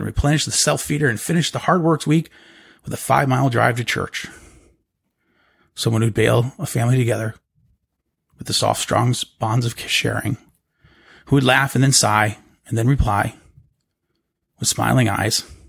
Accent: Portville, New York, United States; now in Houston, United States; So when you talk to me, I'll tell you that my hometown is Portville, New York, but I'm from Houston, Texas. And I'm from Houston, even though I'm not a native Texan, but I got bloodied into it.

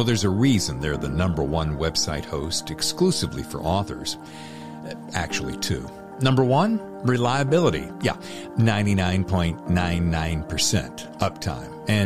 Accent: the South, United States; I mean, I'm from the South originally. So y'all is just a common vernacular where we come from, baby.

